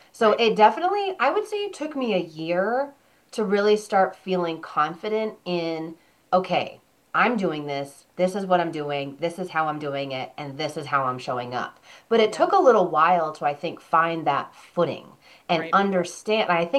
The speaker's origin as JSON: {"language": "English", "region": "Vermont", "country": "United States", "also_born_or_lived": "Washington, D.C. / Los Angeles", "said": "I am originally from Vermont. I lived in D.C. for about 3 years. I lived in Los Angeles for about 9."}